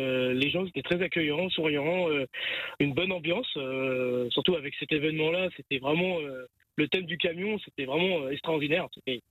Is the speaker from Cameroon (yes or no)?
no; Angers, Pays de la Loire, France; je reprends une autre remorque que je dois redescendre à Angers, parce que moi, je viens d'Angers